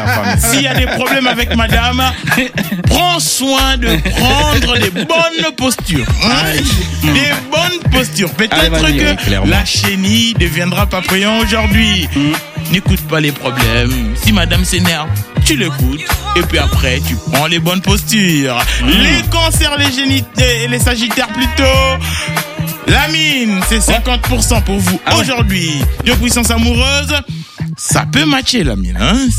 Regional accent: Réunion, France; also born or lived in Martinique; je rappelle à tout le monde que je suis de La Réunion, mais je suis aussi de Martinique.

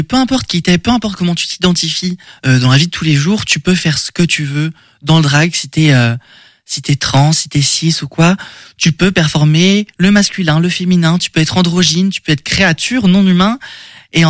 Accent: Angers, Pays de la Loire, France; Je suis originaire d'Angers, mais ça fait que 2 ans.

